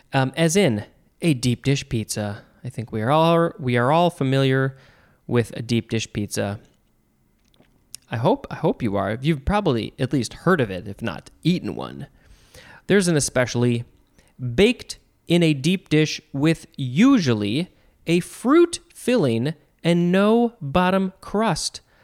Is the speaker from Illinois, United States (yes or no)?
yes; Chicago, Illinois, United States; I mean, I'm from the Chicago area. This is where I think, I don't know if it was invented, the deep dish pizza.